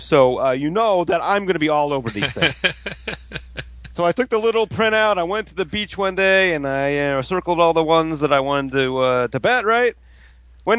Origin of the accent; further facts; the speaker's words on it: United States; But, you know, I'm an American, so I'm very easily marketed.